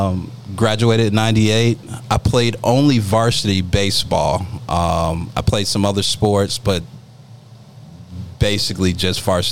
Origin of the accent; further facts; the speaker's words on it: Tuskegee, Alabama, United States; born there; So originally born in Tuskegee, Alabama. I'll just leave it there. Tuskegee, Alabama.